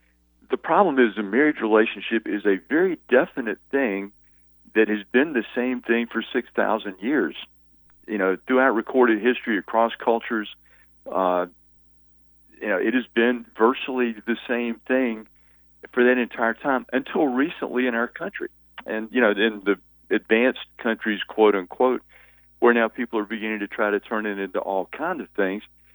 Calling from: Nolensville, Tennessee, United States; And that would be in Nolensville, Tennessee, which is just south of Nashville.

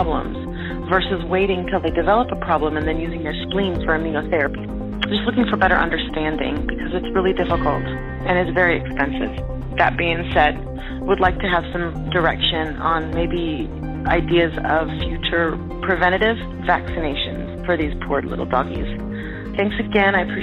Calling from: Ponte Vedra, Florida, United States; I'm calling from Ponte Vedra, Florida.

